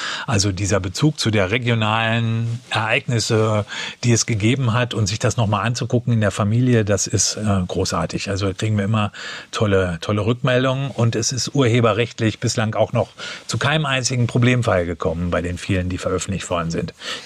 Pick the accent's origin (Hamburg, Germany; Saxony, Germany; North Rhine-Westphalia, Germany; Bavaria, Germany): North Rhine-Westphalia, Germany; Dortmund; Ich komme aus Dortmund, also bin ich leidenschaftlich.